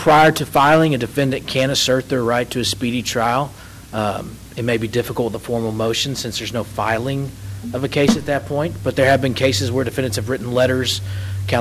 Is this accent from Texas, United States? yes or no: yes; Flower Mound, Texas, United States; I'm from Flower Mound.